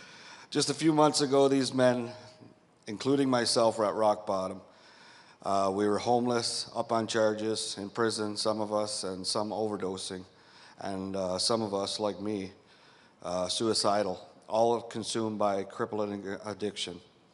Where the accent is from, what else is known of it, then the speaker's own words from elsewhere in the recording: Cape Breton, Nova Scotia, Canada; I'm from Cape Breton, Nova Scotia. It was a small mining and fishing community. We didn't have much back then, but we had lots of fun.